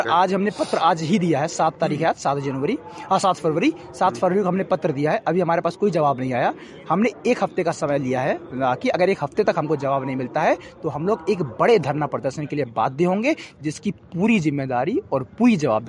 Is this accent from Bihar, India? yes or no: no; Patti, Uttar Pradesh, India; क्योंकि मैं पट्टी नगर का निवासी हूँ, मैं मेला ग्राउंड का निवासी हूँ